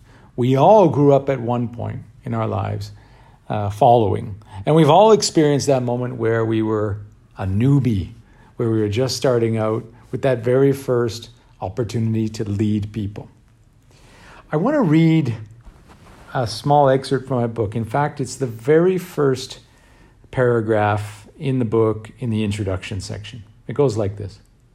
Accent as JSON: {"language": "English", "country": "Canada", "tie": "born or raised there", "said": "my experience growing up in Canada"}